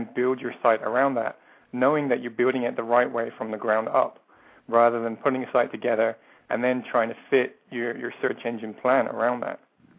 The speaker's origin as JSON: {"language": "English", "region": "England", "country": "United Kingdom", "also_born_or_lived": "Ireland", "moved": "as an adult", "lives_now": "Seattle, United States", "said": "I live in, yeah, Seattle, Washington now, but I'm originally from England, and then I lived in Ireland for about 10 years before moving to the States about 2 years ago. My wife is from Seattle here, so that's why we're here now."}